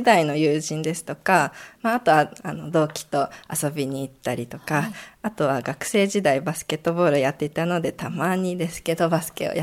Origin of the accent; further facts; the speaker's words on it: Fujisawa, Kanagawa, Japan; born there; あ、私は藤沢の生まれですね。